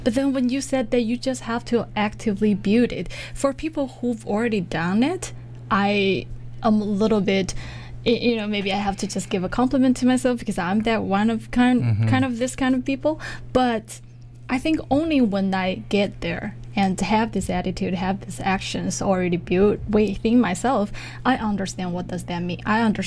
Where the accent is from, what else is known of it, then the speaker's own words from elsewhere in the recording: China; English is a second language; but I am Chinese. I'm from China